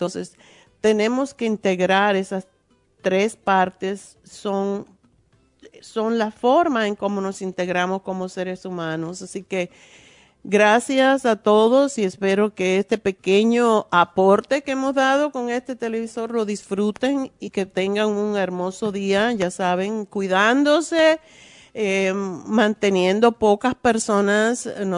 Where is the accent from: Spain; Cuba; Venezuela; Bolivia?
Cuba; Y siendo extranjero, porque no somos mexicanos, no somos centroamericanos, yo soy cubana y no había tantos cubanos cuando llegué aquí.